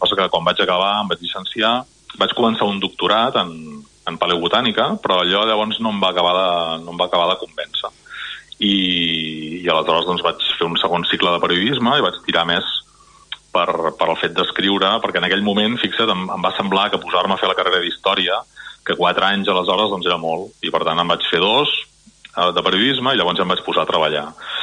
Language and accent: Catalan; Manresa, Catalonia, Spain; em presento com a manresà